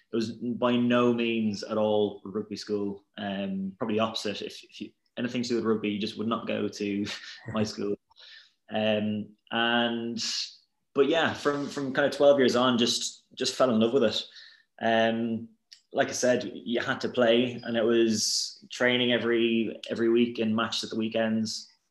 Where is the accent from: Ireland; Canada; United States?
Ireland; Wexford, Leinster; also born or lived in England; When I came back to Ireland, I think it was six, maybe seven. Yeah, new school, new friends, all that kind of thing. And down in Wexford, which is southeast of Ireland, it's about an hour south of Dublin